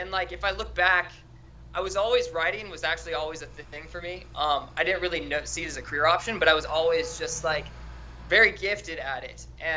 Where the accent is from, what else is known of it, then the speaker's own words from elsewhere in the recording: Salem, Oregon, United States; I grew up in Salem, Oregon.